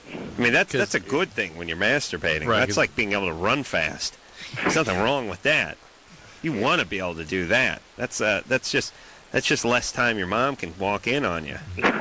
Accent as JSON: {"language": "English", "town": "North Hollywood", "region": "California", "country": "United States", "said": "But I'm from North Hollywood, so it's just, you know, Chinese is Japanese, Japanese is Korean."}